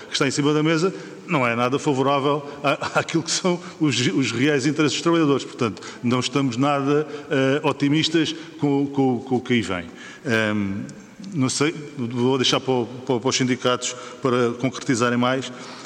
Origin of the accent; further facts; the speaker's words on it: Faro, Portugal; Eu sou de Faro, tenho outro colega de Faro que veio comigo